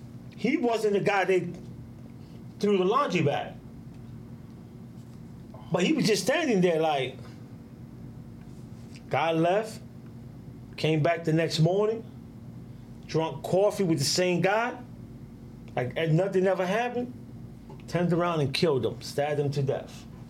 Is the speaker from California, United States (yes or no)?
no; New York, United States; So I told her, yeah, I'm from New York, because she's from New York